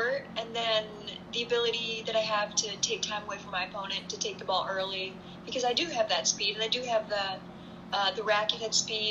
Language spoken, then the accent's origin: English; United States; U.S. Open, in my home state